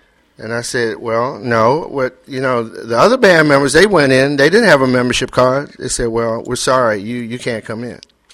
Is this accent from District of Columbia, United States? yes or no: yes; Washington, District of Columbia, United States; I was born and raised in Washington, like I said. I went to D.C. public schools.